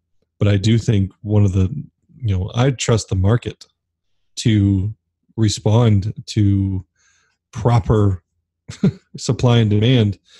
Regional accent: Arizona, United States; And I, growing up in Arizona, a vast majority of the yards in Arizona are gravel and desert landscape.

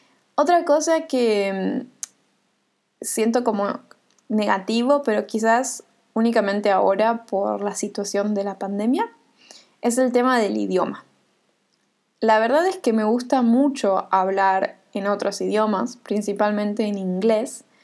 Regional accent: Argentina; moved away; Otra cosa que me gusta de vivir en Argentina, bueno, ahora en realidad es la primera vez que estoy viviendo en mi país, pero estoy viviendo en otra ciudad que no es la ciudad en la que nací.

